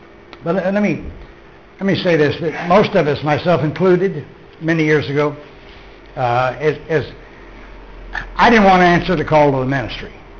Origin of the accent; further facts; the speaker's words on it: Texas, United States; accent: southwestern; You're struggling with my southwestern accent?